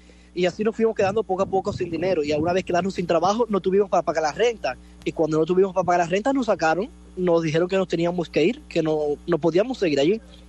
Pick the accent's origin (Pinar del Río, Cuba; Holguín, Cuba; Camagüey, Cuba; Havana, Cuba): Holguín, Cuba; Banes; porque yo soy natal de Vanes, Holguín.